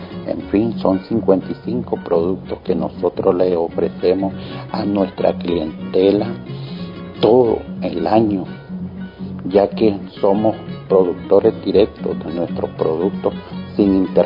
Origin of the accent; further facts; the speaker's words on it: Masaya, Nicaragua; Soy originario de Masaya.